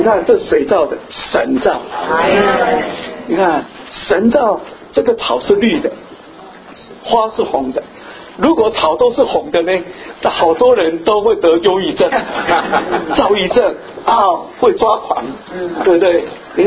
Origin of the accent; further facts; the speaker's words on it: China; 人虽然像我们中国人啊